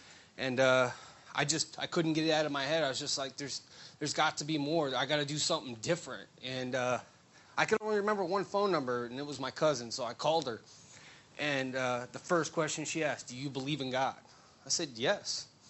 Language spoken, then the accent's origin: English; Charlotte County, United States; I'm 34. I'm from Charlotte County, born and raised.